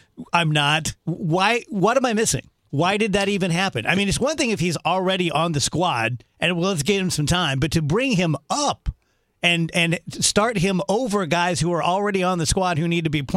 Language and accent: English; Illinois, United States; We're all from Illinois, except for Wheels, who's from Michigan. We're from Illinois.